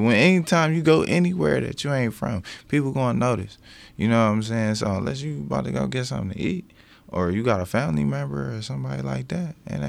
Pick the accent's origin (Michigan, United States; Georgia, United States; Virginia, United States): Michigan, United States; Detroit; also born or lived in Baltimore; Yeah, I grew up in Detroit.